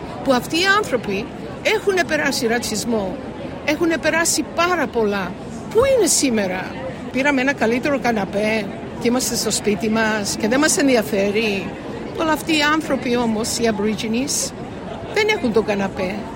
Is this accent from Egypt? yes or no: no; Sydney, New South Wales, Australia; Εγώ είμαι ένα παιδί που μεγάλωσα στο Σίδνη από μετανάστες γονείς